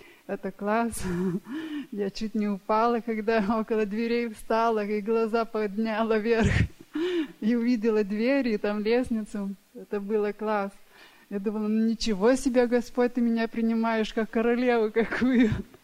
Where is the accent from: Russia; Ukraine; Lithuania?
Lithuania; Я из Литвы. Мы прилетели с мужем.